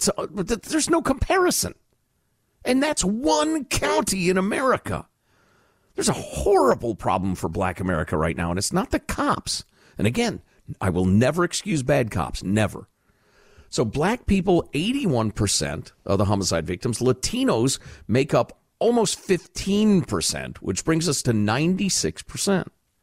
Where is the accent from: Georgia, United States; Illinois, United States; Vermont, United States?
Illinois, United States; So maybe it's because I grew up right outside Chicago